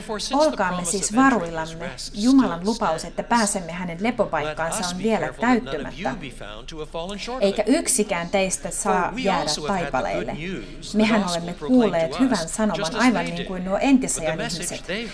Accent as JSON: {"language": "Finnish", "country": "Canada", "said": "Te olette suomalaisia, minä olen kanadalainen"}